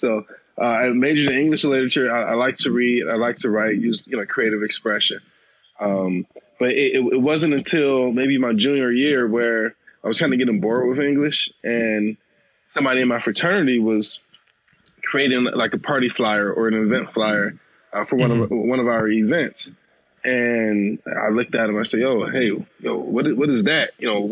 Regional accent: Detroit, Michigan, United States; So I grew up in Detroit, west side of Detroit. I went to high school at Cass Tech and went to University of Michigan for undergrad.

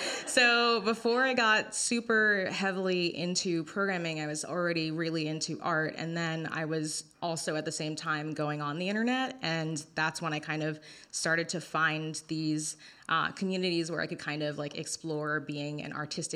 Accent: New York City, New York, United States; So growing up in the Bronx, I grew up specifically near the Bronx Botanical Garden.

